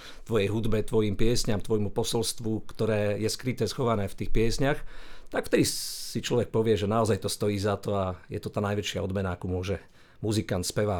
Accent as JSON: {"language": "Slovak", "town": "Krásna Lúka", "region": "Prešov Region", "country": "Slovakia", "tie": "born or raised there", "said": "v mojej rodnej dedinke Krásna Lúka v Sabinovskom okrese."}